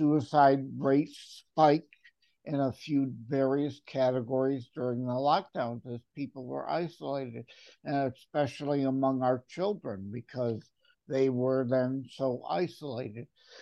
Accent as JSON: {"language": "English", "region": "Michigan", "country": "United States", "tie": "born or raised there", "said": "I'm born and raised in Michigan, and even though I hate the winters, I choose to stay here."}